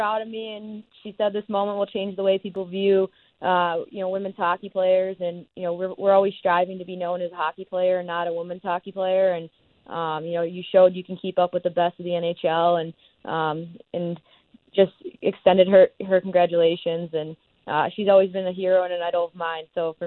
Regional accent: Chicago, Illinois, United States; And then Patrick Kane came up to me, and obviously I'm from Chicago. So there was a little bit of home out there

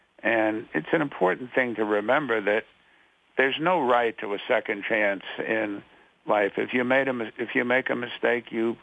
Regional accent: New York City, New York, United States; Look at the Yankees right here in my hometown.

